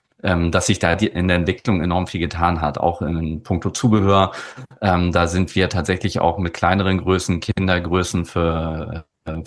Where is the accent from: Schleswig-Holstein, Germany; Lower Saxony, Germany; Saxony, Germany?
Schleswig-Holstein, Germany; Kiel; born there; also ich bin in Kiel geboren, nach dem Abi hier auf die Insel gezogen bin